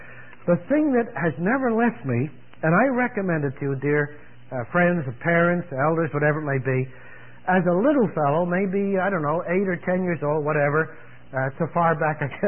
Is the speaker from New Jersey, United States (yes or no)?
yes; New Jersey, United States; And we grew up in New Jersey because he went into New York Harbor every day in connection with his work with a large shipping company.